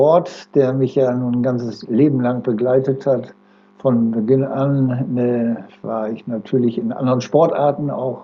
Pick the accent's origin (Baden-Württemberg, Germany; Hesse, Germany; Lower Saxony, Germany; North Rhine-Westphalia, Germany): Lower Saxony, Germany; Oldenburg; born there; also born or lived in Delmenhorst; Ich bin geboren in Oldenburg 1938 und mich hat es dann verschlagen von Oldenburg in den Bereich nach Delmenhorst